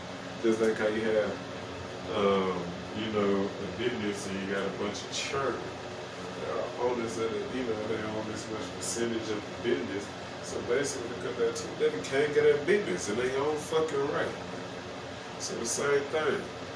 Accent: Gary, Indiana, United States; now in Texas, United States; I call myself the king of Compass County, Texas, where, you know, I spent the majority of my life, even though I'm originally from Gary

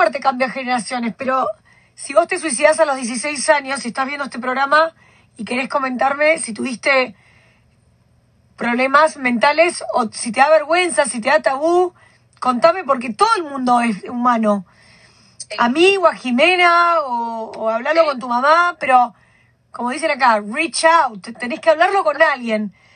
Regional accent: Argentina; now in Vermont, United States; lo que hago yo como argentina, latina, hispana, para sobrevivir en Vermont

